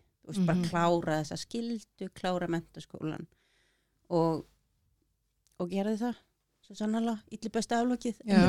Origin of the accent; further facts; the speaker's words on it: Egilsstaðir, Eastern Region, Iceland; also born or lived in Reykjavík; Ég úr bænum, en þegar ég níu ára að verða, þá flytti ég austur Egilsstaði. Mm. Og bjóð þar svona fram og tilbaka. Ég semst skilnaðabarn og pappi í bænum og mamma og ég flytti austur. Þannig að ég var semst í Egilsstaðaskóla